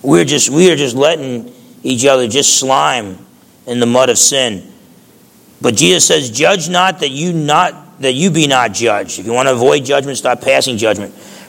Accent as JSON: {"language": "English", "region": "New Jersey", "country": "United States", "tie": "born or raised there", "said": "I wouldn't even be surprised if there was a demon of pride or something just hanging out with me growing up in New Jersey."}